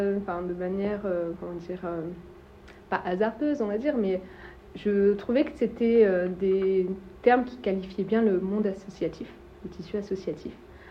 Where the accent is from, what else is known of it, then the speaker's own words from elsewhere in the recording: Val-de-Reuil, Normandy, France; J'ai grandi à Val-de-Reuil plus jeune, hein. J'ai fait mes écoles ici.